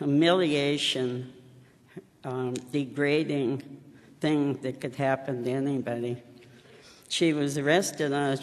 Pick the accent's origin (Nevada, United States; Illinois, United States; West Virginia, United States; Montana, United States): Montana, United States; Great Falls; I'm from Great Falls.